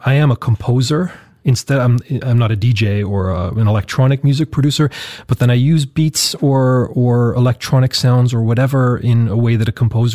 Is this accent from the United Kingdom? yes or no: no; Toronto, Ontario, Canada; And I grew up in the Vororte of Toronto